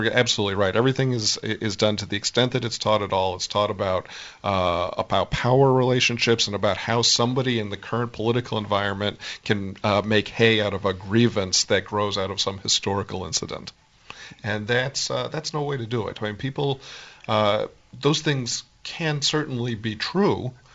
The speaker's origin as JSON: {"language": "English", "town": "Phoenix", "region": "Arizona", "country": "United States", "tie": "born or raised there", "said": "I grew up in Phoenix, Arizona."}